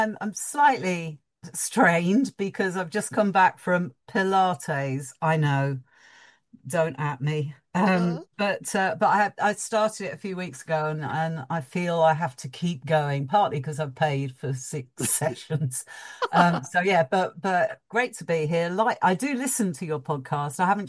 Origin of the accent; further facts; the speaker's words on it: Mitcham, London, United Kingdom; I grew up in Mitcham.